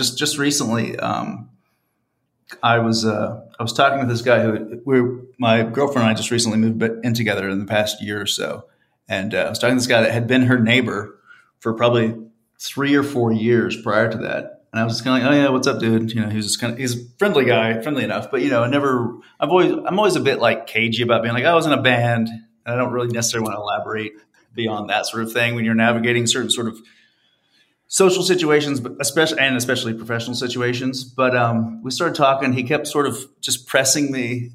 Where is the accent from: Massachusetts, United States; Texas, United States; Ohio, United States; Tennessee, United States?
Tennessee, United States; Johnson City; also born or lived in Hendersonville, North Carolina / Gwinnett County, Georgia; I grew up in Johnson City, Tennessee, and in Hendersonville, which is a Hendersonville, North Carolina, which is a suburb of Asheville.